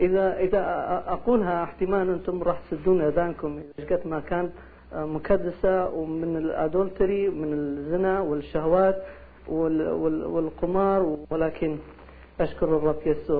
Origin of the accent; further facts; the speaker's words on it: Kurdistan Region, Iraq; moved away as an adult; أنا كنت بالعراق بكردستان، مريت مراحل كلش صعبة في حياتي من طفولتي